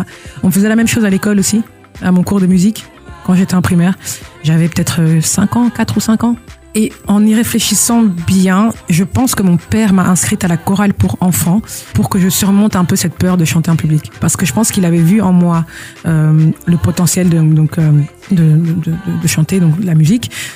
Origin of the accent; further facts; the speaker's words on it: Belgium; je suis de Belgique. J'ai grandi en Belgique et mais j'ai beaucoup voyagé. Je parle anglais parce que je l'ai appris en regardant des films et des séries